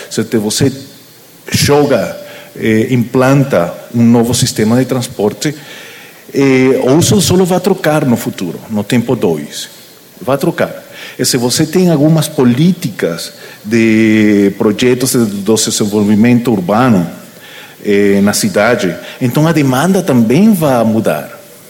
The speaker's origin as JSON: {"language": "Portuguese", "country": "Venezuela", "second_language": "Portuguese", "moved": "yes", "lives_now": "Mexico", "said": "Eu sou venezuelano, moro no México. Estou tentando aprender português."}